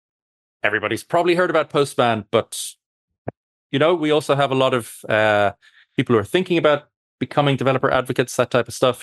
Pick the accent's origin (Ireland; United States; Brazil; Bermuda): Ireland; Whereas I'm Irish and I'm in Ireland